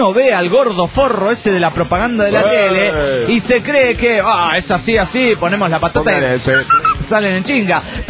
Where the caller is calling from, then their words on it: Mexico City, Mexico; del DF mexicano.